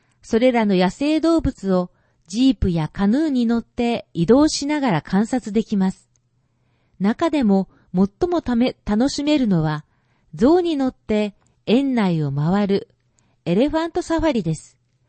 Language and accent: Japanese; Nepal; Japanese is a second language; 今回は私の出身地、ネパールの世界遺産を紹介します。